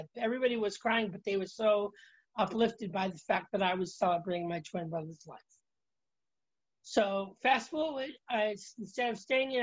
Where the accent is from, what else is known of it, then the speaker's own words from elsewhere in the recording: Boston, Massachusetts, United States; also born or lived in California; I was out in California. I had been for the Archdiocese here where I grew up in Boston.